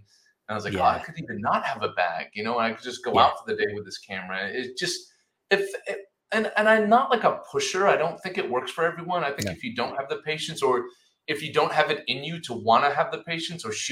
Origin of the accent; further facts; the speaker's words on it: Rhode Island, United States; I'm very proud that I didn't use my accent right there, because I'm from Rhode Island.